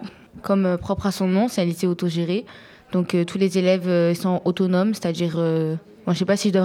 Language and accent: French; Marseille, Provence-Alpes-Côte d'Azur, France; je viens de Marseille et j'ai 16 ans.